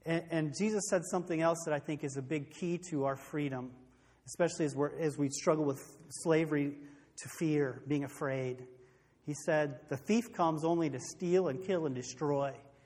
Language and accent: English; United States; Now, obviously, I'm American, love American, study American history quite a bit.